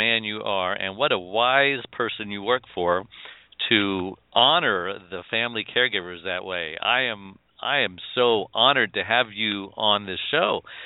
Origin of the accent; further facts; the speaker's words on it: Brooklyn, New York, United States; And just for the record, I am a New Yorker also. I came from Brooklyn.